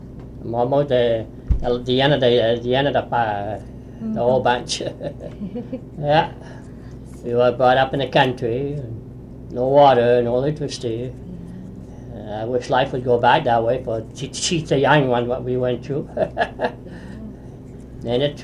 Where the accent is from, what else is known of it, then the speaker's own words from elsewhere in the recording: Auburn, United States; born there; I was born right here on Main Street in Auburn. We were born in a house. We were not born in a hospital then, you know.